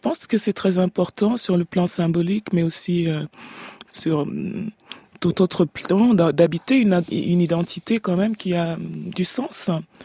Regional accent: Cameroon; Moi je viens du Grand Cameroun où il y a eu les Portugais, les Allemands, les Anglais, les Français.

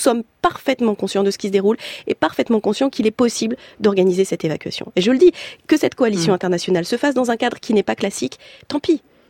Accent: France; Ce serait une grande fierté pour moi en tant que Française

